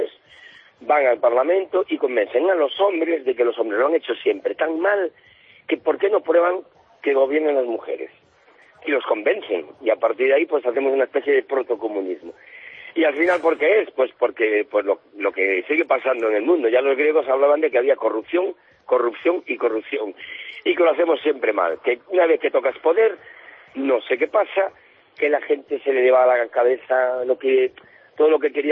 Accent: Galicia, Spain; y yo como soy gallego

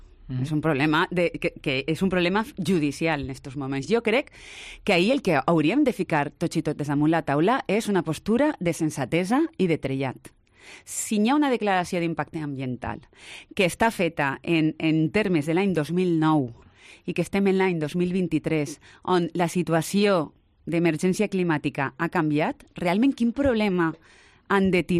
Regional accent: Valencian Community, Spain; n'hi hagi un anivellament del finançament que nosaltres rebem com a valencians i valencianes

